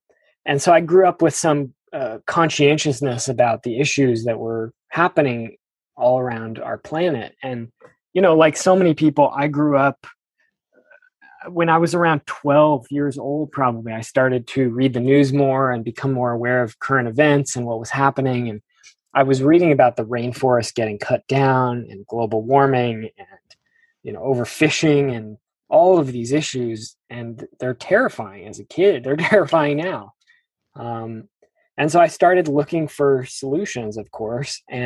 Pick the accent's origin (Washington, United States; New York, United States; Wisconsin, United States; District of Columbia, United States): Washington, United States; Seattle; Well, yeah, I'm in my mid-30s, and I grew up in Seattle, Washington, right in the middle of the city.